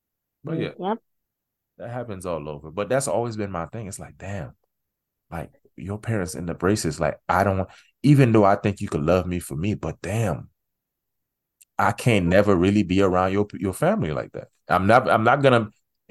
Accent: Miami, Florida, United States; I tell people all the time, I was raised in Miami, man.

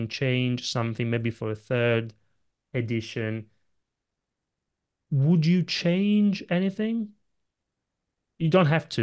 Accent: Italy; accent: Italian; English is a second language; moved away; I've been living outside of Italy for way more than 10 years now. I think I will never lose my Italian accent.

